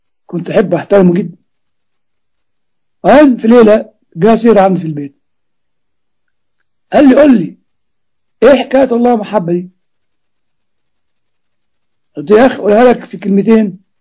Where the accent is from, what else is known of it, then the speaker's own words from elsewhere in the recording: Egypt; also born or lived in Cambridge, United Kingdom; أنا مصري درست ابتدائي وثانوي ودخلت كلية الحقوق سنة، وبعد كده جت البعثة لجامعة كامبريدج ففضلت السفر